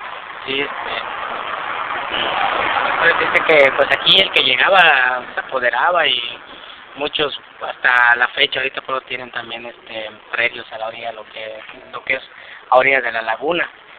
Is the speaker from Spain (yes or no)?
no; Bacalar, Quintana Roo, Mexico; Tengo 38 años, soy nativo de acá de lo que es Bacalar.